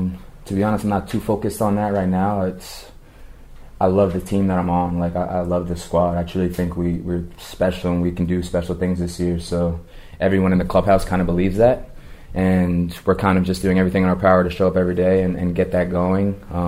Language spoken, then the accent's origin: English; New York, United States; that's kind of shows the testament to me being from New York. All the New Yorkers, everyone from my hometown kind of showing up